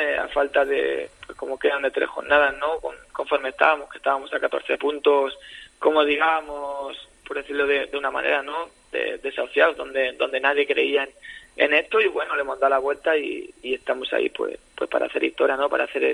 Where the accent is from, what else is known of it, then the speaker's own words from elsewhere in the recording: Manacor, Balearic Islands, Spain; now in Jumilla, Spain; nací en Manacor, pero que vivo en Jumilla ya mucho tiempo.